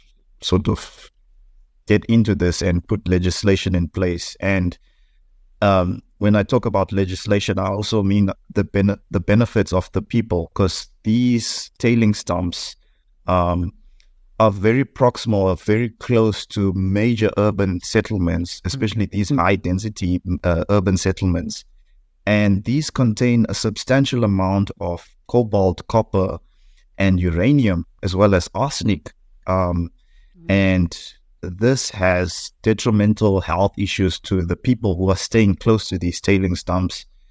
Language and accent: English; Johannesburg, Gauteng, South Africa; When I was growing up, I thought these were natural features. I grew up in the Johannesburg area.